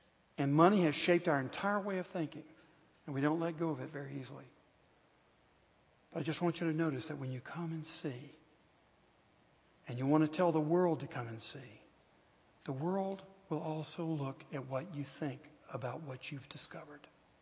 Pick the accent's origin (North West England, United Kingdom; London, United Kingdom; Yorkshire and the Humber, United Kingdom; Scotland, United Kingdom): Scotland, United Kingdom; I have a Scottish background, so I understand completely. And because I'm Scottish, I can talk about us.